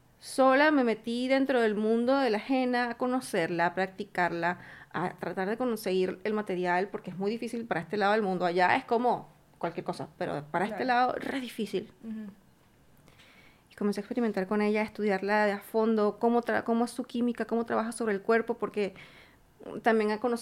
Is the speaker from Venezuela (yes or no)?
yes; Venezuela; de la situación social, económica y política de mi país. Yo soy venezolana.